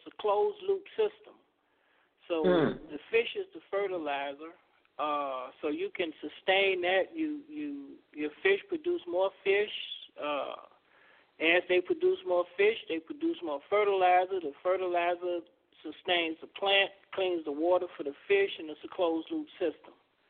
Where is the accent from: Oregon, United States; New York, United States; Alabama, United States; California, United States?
Alabama, United States; Tuskegee; For me, is because I'm from Tuskegee, and Booker T really focused on teaching the citizens of Tuskegee self-reliance.